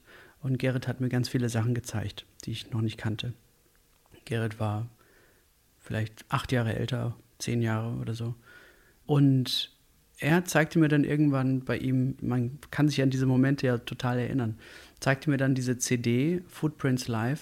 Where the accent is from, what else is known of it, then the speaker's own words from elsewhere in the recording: Hagen, North Rhine-Westphalia, Germany; Nachdem ich eine Weile in Hagen, wo ich herkomme, Klavierunterricht gehabt habe